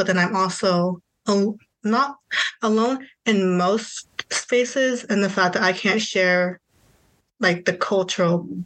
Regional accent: Indiana, United States; also born or lived in China; Yeah, so I was adopted from China, and I grew up in a small rural town that's like Northeast Indiana. So like it was like all white people, all Christian farming white people.

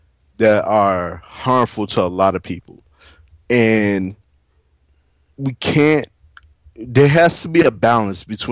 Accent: Chicago, Illinois, United States; Like, I'm from Shy.

